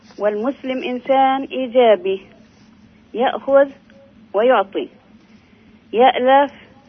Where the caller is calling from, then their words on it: Ramallah, West Bank, Palestine; أنا أختكم من رام الله معلمي لمدة 33 سنة.